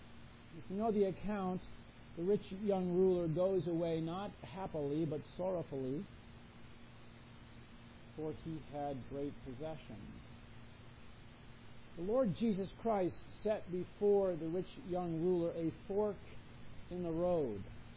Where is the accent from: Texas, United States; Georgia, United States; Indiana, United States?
Indiana, United States; For a time, I grew up in Indiana. Pretty flat. Full of fields.